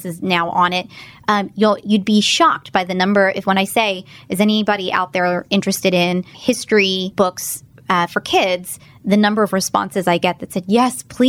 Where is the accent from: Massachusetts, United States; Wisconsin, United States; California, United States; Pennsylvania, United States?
Pennsylvania, United States; Philadelphia; And growing up in the Philadelphia area, there's history all around you.